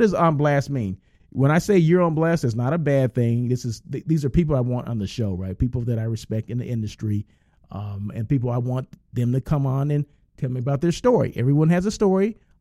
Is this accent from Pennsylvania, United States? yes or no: no; Blythe, California, United States; I'm from Blythe, California, right? So Blythe, you think of L.A. as your reference point, right? Go east.